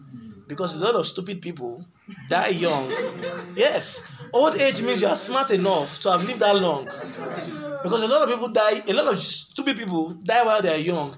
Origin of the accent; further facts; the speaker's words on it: Nigeria; English is a second language; Kenya, Zambia, South Africa, Nigeria, my home country.